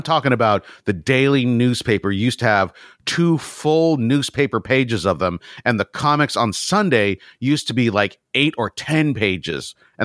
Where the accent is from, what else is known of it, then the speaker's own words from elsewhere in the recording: San Francisco, California, United States; born there; I was born in San Francisco, so I have a little higher bar than the rest of y'all.